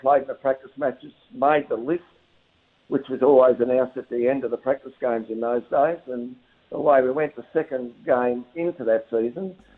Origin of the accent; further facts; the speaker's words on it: Geelong, Victoria, Australia; Well, I grew up in Geelong, so I knew probably half the players on the list there, and that was more like home.